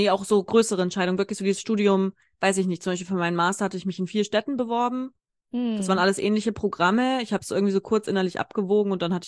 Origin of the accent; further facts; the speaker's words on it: Grifte, Hesse, Germany; da wo ich groß geworden bin.